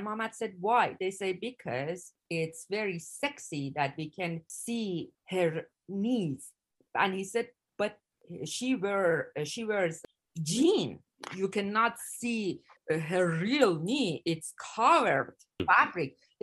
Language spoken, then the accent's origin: English; Iran; now in Canada; I came to Canada, in my mind, I couldn't think about that I can do this kind of role, because I grew up in Iran.